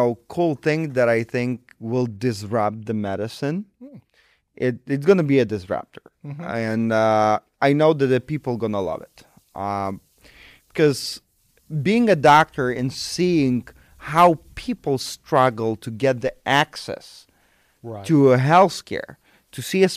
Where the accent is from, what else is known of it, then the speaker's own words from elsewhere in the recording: Ukraine; English is a second language; moved away as an adult; now in Chicago, United States; I was born and raised in Ukraine, and I moved to United States about 14 years ago. Mm-hmm. I landed in Chicago